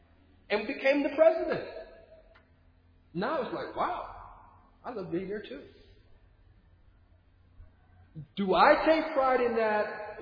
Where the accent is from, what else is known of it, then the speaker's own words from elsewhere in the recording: California, United States; Look where I come from. I'm from the Bay Area. I'm from Silicon Valley.